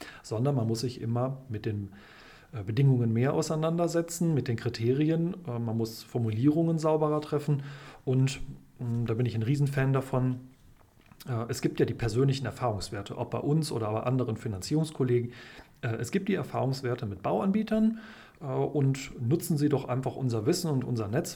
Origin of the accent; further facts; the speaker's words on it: North Rhine-Westphalia, Germany; ich komme aus dem Ruhrgebiet und bin deshalb manchmal ein bisschen platt